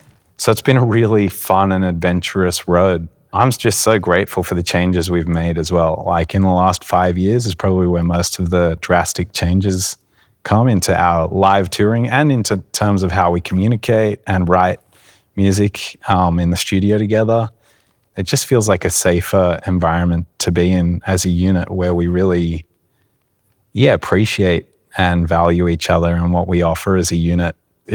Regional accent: Sydney, New South Wales, Australia; We're from Australia. We're from Sydney.

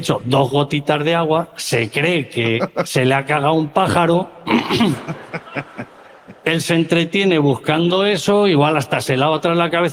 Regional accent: Caspe, Aragon, Spain; moved away; Sí, soy de Zaragoza, de un pueblo de Zaragoza, aunque vivo aquí desde hace muchos años, de Caspe.

